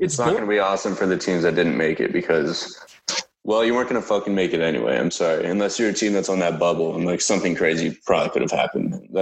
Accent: New York, United States; I'm from New York.

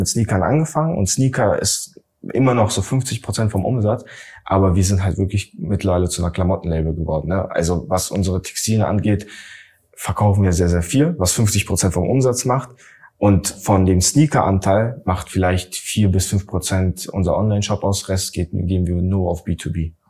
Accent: Latvia; moved away; wo wir Lettland besucht haben, ne, wo ich aufgewachsen bin

